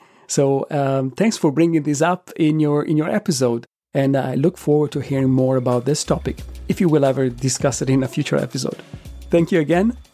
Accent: Italy; Though growing up in Italy, I did have pine nuts frequently in pesto, in strudel, and in other preparations, and I never noticed anything strange.

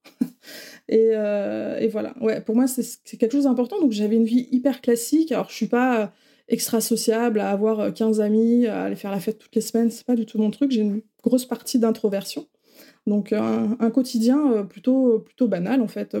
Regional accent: Hauts-de-France, France; moved away; je suis du Nord, moi je suis une ch'ti. j'ai quitté le Nord pour aller en région parisienne

